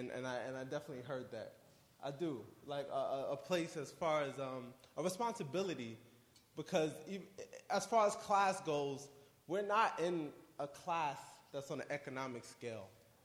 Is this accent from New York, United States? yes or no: yes; Queens, New York, United States; So I'm a native New Yorker. I'm from Queens.